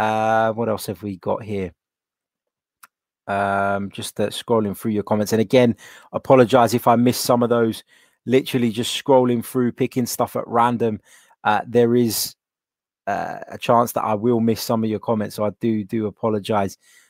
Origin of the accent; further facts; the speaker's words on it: London, United Kingdom; born there; Cypriot, Greek Cypriot family originate from Cyprus. I was born here in London.